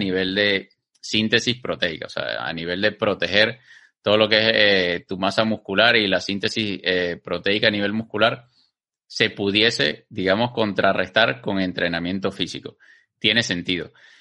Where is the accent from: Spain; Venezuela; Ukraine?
Venezuela; Básicamente, nuestros horarios de trabajo en Latinoamérica, o por lo menos en Venezuela, eran horarios corridos.